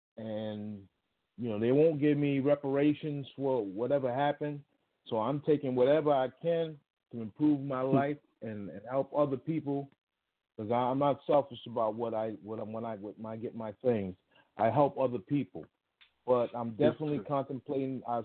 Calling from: Peekskill, New York, United States; I'm calling from Peekskill, New York.

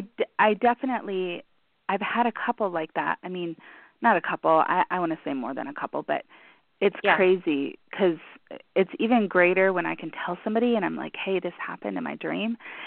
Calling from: Colorado, United States; From Colorado.

